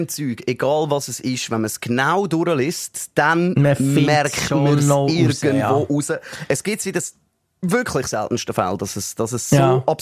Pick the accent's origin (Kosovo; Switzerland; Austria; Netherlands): Switzerland; vor allem bei uns in der Schweiz, die muss ja dann extrem hoch sein.